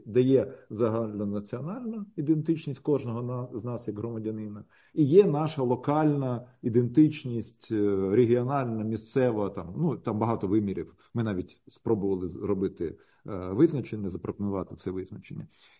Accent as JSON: {"language": "Ukrainian", "town": "Konotop", "region": "Sumy Oblast", "country": "Ukraine", "tie": "born there", "said": "я народився в Конотопі, який є Сіверщиною і є Гетьманщиною."}